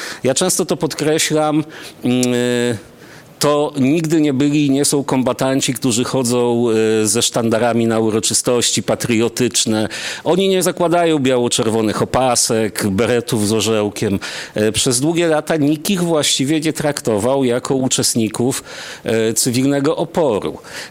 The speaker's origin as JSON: {"language": "Polish", "town": "Radom", "region": "Masovian Voivodeship", "country": "Poland", "said": "ja jestem z Radomia, interesował mnie wtedy dystrykt radomski"}